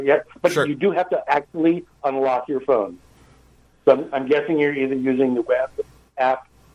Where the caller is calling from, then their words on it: Connecticut, United States; I'm calling from what is soon to be my ex-office in the Connecticut.